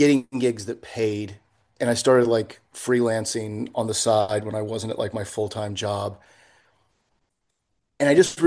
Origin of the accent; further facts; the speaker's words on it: Myrtle Beach, South Carolina, United States; moved away; also born or lived in New York; When people ask, like, where are you from? It still takes me a minute where I want to be like, I'm from Myrtle Beach. Like, I haven't lived there in a long time